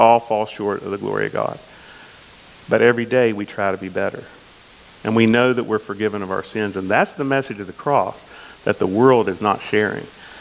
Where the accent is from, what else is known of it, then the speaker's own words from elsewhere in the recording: Elkview, West Virginia, United States; I grew up in the Church of Christ at Elkview. My father was an elder there.